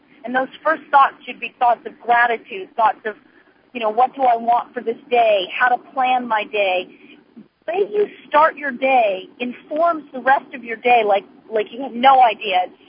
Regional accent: Idaho, United States; Well, I think that, you know, it comes mostly because, number one, I grew up in Idaho, and I let nature talk.

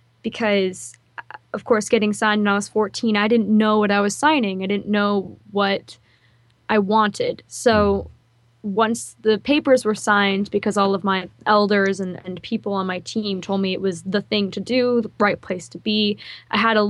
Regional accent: Boston, Massachusetts, United States; Well, I'm from Boston, but people who live in Hawaii say ukulele, and they like to correct me

